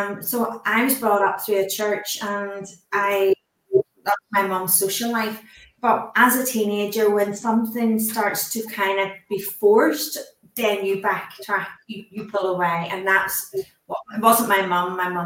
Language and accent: English; Ireland; I'm from Ireland.